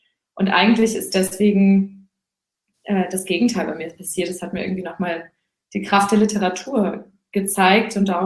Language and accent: German; Husum, Schleswig-Holstein, Germany; also born or lived in Hamburg; ich bin in Husum aufgewachsen, aber die ersten 3 Jahre auch in Hamburg. Also das will ich mir nicht nehmen lassen. Also im Grunde eigentlich eine Hamburgerin.